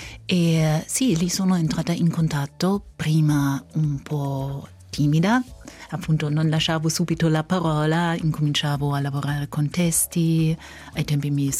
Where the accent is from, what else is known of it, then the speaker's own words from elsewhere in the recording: Heidelberg, Baden-Württemberg, Germany; born there; Italian is a second language; also born or lived in Berlin; Sono nata a Heidelberg e da lì mi sono trasferita a Berlino